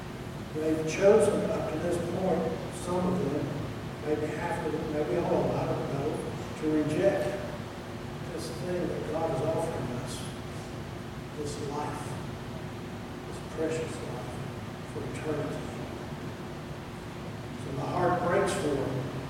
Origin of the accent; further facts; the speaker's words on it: Miami, Florida, United States; You know, growing up in Miami, we went down to Key West quite often.